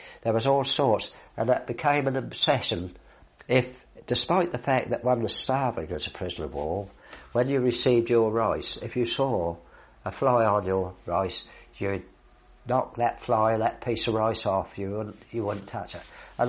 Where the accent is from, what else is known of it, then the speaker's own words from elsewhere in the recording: Southwold, East of England, United Kingdom; which is about 12 miles from Southwold, my hometown.